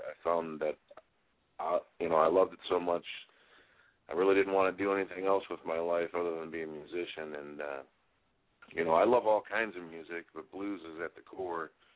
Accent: Chicago, Illinois, United States; I grew up in Chicago, started playing music as a kid, and got into the blues scene when I was about 18 years old in Chicago.

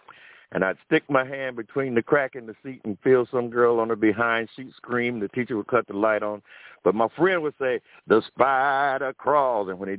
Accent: Detroit, Michigan, United States; also born or lived in West Virginia; Right. Yep, I moved to Detroit from West Virginia when I was six.

